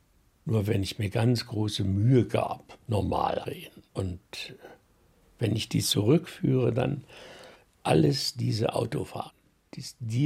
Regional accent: Wrocław, Lower Silesian Voivodeship, Poland; born there; geboren in Breslau am 14. Juni 1935. Ich bin Theologe

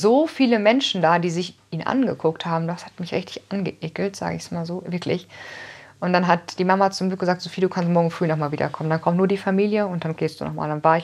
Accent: Osnabrück, Lower Saxony, Germany

